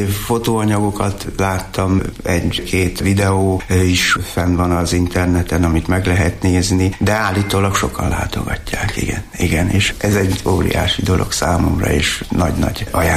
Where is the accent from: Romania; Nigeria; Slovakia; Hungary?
Romania; Kend, Mureș County; Én erdélyi vagyok, Marosvásárhely mellett születtem Kenden, és ott van a szülői ház